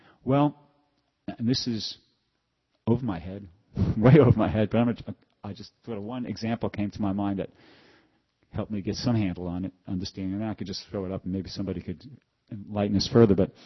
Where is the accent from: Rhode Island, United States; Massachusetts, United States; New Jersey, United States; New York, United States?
New York, United States; New York City; You know, I'm from New York City, and I grew up, and my situation was we had I lived in a housing project